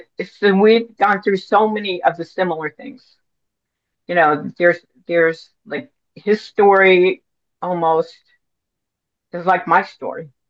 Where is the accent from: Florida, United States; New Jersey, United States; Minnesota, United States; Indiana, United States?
Indiana, United States; He grew up in the South. I grew up in Indiana.